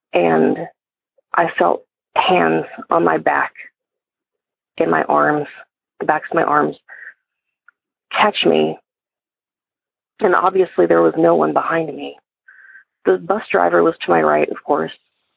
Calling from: Georgia, United States; I'm calling from Georgia.

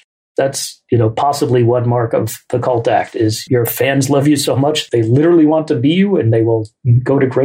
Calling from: Oakland, California, United States; also born or lived in New York; I'm dialing in from Oakland, California. And when my wife and I moved out here from New York in 1996

